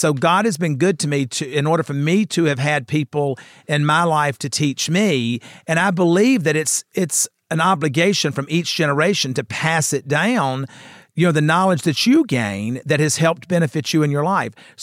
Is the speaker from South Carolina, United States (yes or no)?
yes; South Carolina, United States; from my friend Sherry Bradshaw, who I grew up with in South Carolina.